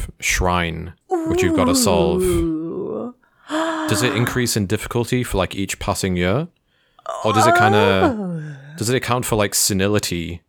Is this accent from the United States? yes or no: no; England, United Kingdom; I'm English, like born and raised